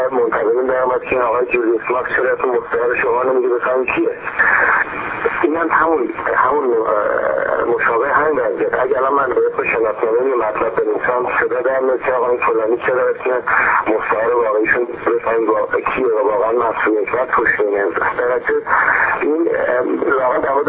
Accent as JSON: {"language": "Persian", "town": "Tehran", "region": "Tehran Province", "country": "Iran", "tie": "born or raised there", "also_born_or_lived": "England", "said": "من اهل تهران هستم."}